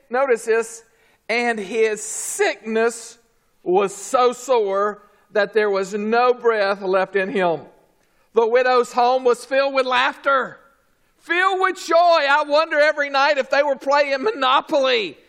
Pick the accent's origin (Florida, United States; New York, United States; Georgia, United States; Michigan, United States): Georgia, United States; Atlanta; Growing up, I grew up in Atlanta. Atlanta, we had Six Flags Over Georgia